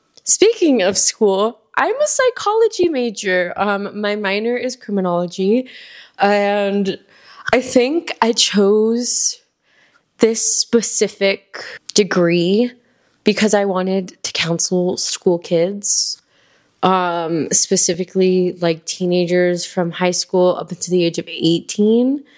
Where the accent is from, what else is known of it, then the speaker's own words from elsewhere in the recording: Hialeah, Florida, United States; now in El Paso, United States; I'm currently based in El Paso. I am a Miami girl, though. I'm from Miami, Florida, specifically Hialeah. I'm a Hialeah girl. I'm Cuban.